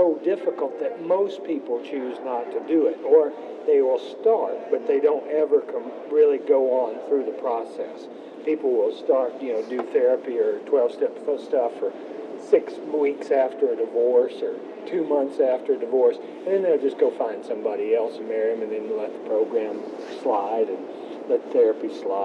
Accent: Alabama, United States; I'm from Alabama. That's how you have to teach me.

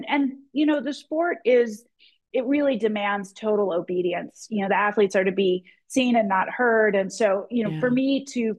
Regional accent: Philadelphia, Pennsylvania, United States; moved away as an adult; also born or lived in San Francisco, United States; I was born in Pennsylvania, Philadelphia, grew up in that area, ended up in California for 35 years, San Francisco, because I went to college in the Bay Area at Stanford and then moved to the city.

